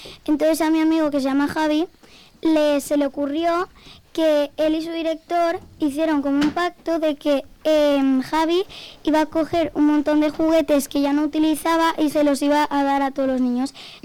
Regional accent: Siete Aguas, Valencian Community, Spain; De Siete Aguas.

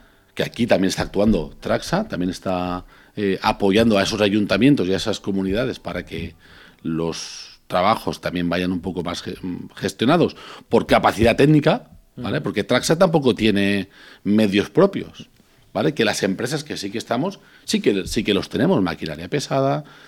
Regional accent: Ontinyent, Valencian Community, Spain; yo soy natal de Ontinyent y allí sufrimos la dana del 2019

